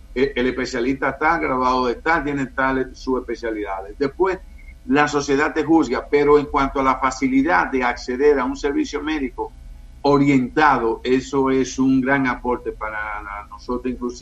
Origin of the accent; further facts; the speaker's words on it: Dominican Republic; El tiempo será el juez de cómo nosotros, como dominicanos, porque cada sociedad tiene una idiosincrasia.